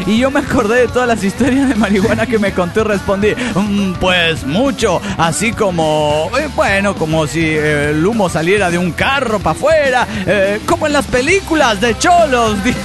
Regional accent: Querétaro, Mexico; de Querétaro.

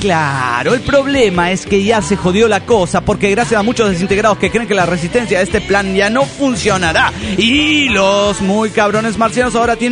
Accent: Tucumán, Argentina; de Tucumán.

